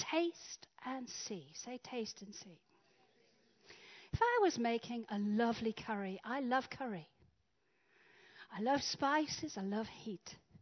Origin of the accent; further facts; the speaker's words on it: Zimbabwe; When I grew up in Africa, in Zimbabwe, we used to have these trees called baobab trees.